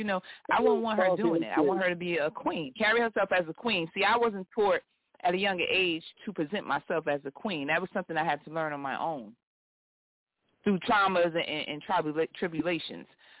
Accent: New Jersey, United States; I'm originally from New Jersey, of course.

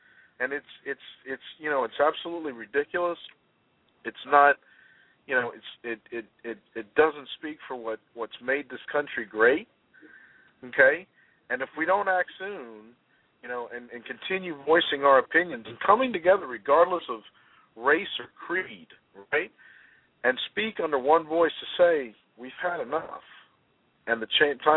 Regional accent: Americus, Georgia, United States; happening in my hometown of Americus, Georgia, where I, you know, lived for the first 18 years of my life.

